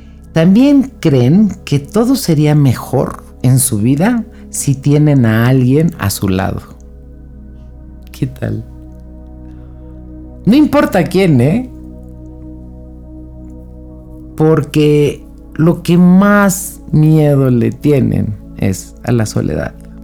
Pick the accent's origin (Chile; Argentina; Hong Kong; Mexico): Mexico; démonos cuenta cómo en sí el sistema apoya esto. Y nosotros como mexicanos